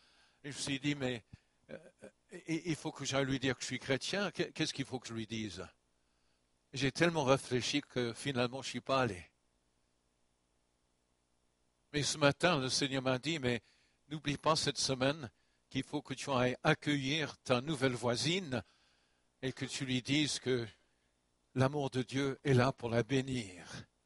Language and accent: French; France; Mais chez nous en France, nous avons eu quand même